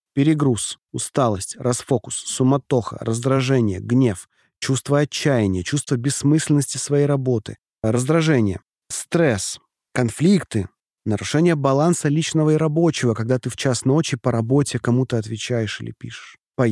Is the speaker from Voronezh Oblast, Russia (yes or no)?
no; Krasnodar Krai, Russia; accent: Kuban; где-то вы простите меня за мой кубанский акцент.